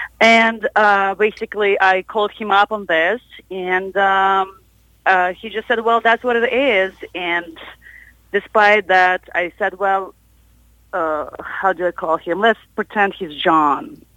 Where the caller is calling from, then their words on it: Nashville, Tennessee, United States; Hey, I'm calling from Nashville. It's raining here, so I'm taking a little break from exploring.